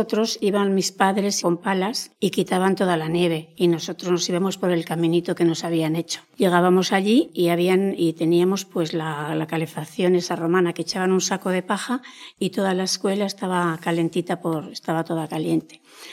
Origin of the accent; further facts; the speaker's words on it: Burgos, Castile and León, Spain; yo que soy de Burgos y allí es la calefacción, es un poquito estilo romano.